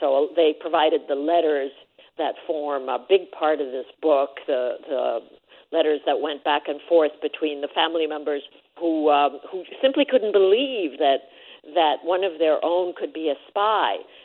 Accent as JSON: {"language": "English", "region": "Budapest", "country": "Hungary", "tie": "born or raised there", "said": "My father was AP when I was a small child growing up in Budapest in the 50s."}